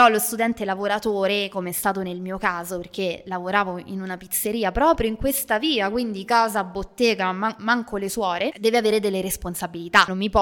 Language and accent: Italian; Rome, Lazio, Italy; now in Perugia, Italy; Io sono stata una studentessa fuori sede, sono di Roma, però mi sono trasferita a Perugia